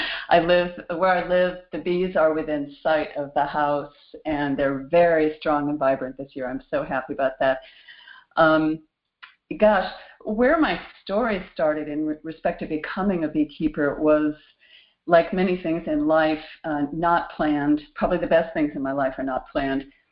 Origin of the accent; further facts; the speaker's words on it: North Carolina, United States; And I came to the door and I said … from North Carolina, and you don't know me, but I've come to pay my respects.